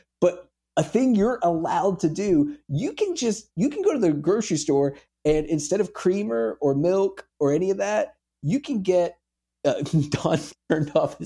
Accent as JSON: {"language": "English", "region": "the South", "country": "United States", "tie": "born or raised there", "said": "I grew up in the South, and we had we had Sun Drop"}